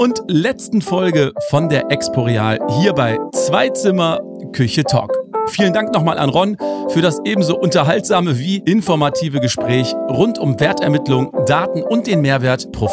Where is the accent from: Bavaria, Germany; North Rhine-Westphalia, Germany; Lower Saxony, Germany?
North Rhine-Westphalia, Germany; Ich komme aus dem Ruhrpott.